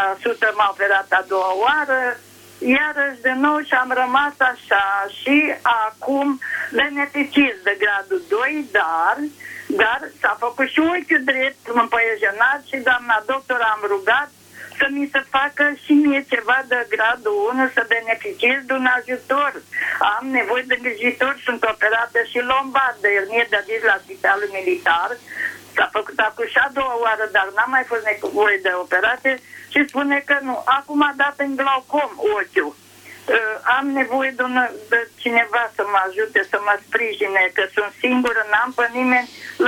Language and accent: Romanian; Dâmbovița, Romania; Din Dâmbovița.